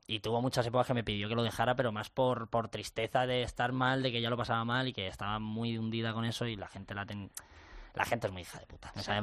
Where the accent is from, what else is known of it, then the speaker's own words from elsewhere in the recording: Palma, Balearic Islands, Spain; Yo soy del Rafal, del barrio del Rafal, que está